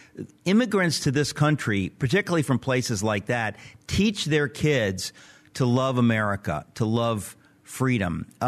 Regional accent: United States; as an American, I apologize that we're living in a country right now

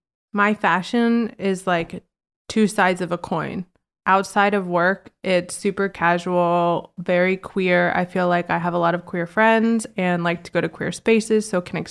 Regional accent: Virginia, United States; now in New York, United States; I am 26. I grew up in Virginia.

